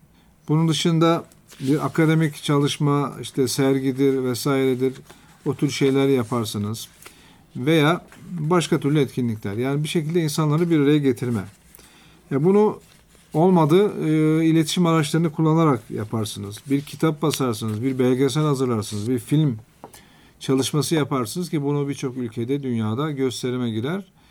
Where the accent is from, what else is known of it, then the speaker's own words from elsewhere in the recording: Sinop, Turkey; born there; Ben 1964 yılında Sinop'ta doğdum.